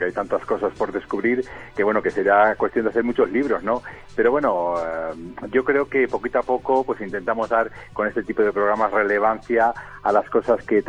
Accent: Villafranca de los Caballeros, Castilla-La Mancha, Spain; yo que soy enamorado de mi tierra, yo soy de un pueblecito de Toledo, de Villafranca de los Caballeros

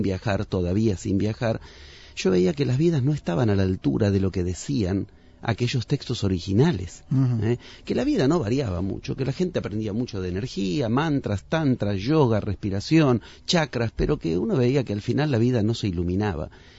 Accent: Argentina; Como argentino es normal que uno estudie psicoanálisis. Yo allá tengo una formación rigurosa en psicoanálisis, muy académica, muy ortodoxa.

